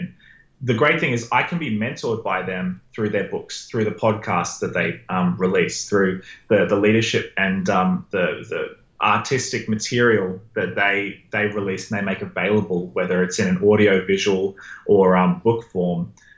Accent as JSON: {"language": "English", "country": "Australia", "said": "Which is such an odd thing as an Australian. That would never happen in an Australian high school."}